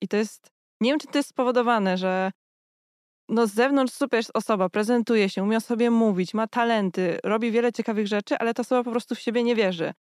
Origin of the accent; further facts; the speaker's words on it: Kraków, Lesser Poland, Poland; Ja jestem z Krakowa